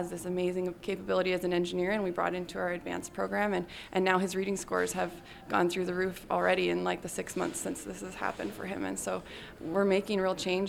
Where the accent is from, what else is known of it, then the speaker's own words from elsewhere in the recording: Quincy, United States; So I'm from Quincy, which is a farming town. I grew up there.